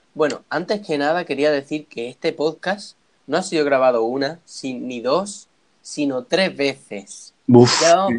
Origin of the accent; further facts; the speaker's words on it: Chiclana de la Frontera, Andalusia, Spain; Y yo somos de Chiclana de la Frontera, provincia de Cádiz. Un lugar maravilloso, costero.